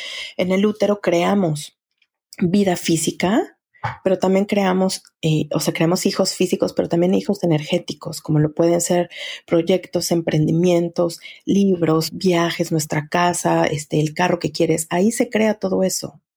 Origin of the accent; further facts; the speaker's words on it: Mexico City, Mexico; moved away as an adult; now in Montreal, Canada; Soy mexicana, nací en el DF, pero hace 10 años llegué a vivir a Montreal.